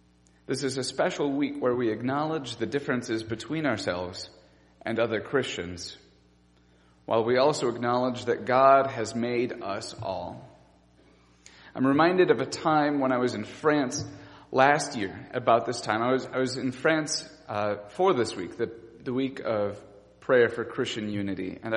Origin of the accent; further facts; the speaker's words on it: Jessup, Iowa, United States; now in Loganville, United States; I'm originally from Iowa, so everything here is new to me. I grew up near Waterloo, Iowa, in a small town called Jessup.